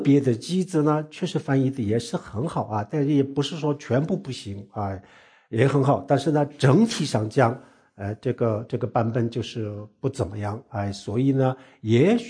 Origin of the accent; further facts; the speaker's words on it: Sichuan, China; 那个是我们四川那边呢